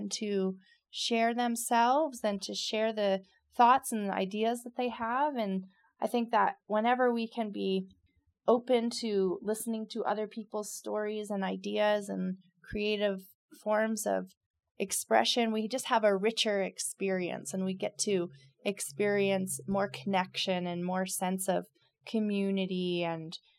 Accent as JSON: {"language": "English", "region": "Pennsylvania", "country": "United States", "lives_now": "Carbondale, United States", "said": "I'm from the East Coast, outside of Philadelphia, but I've lived in Carbondale for almost 10 years now."}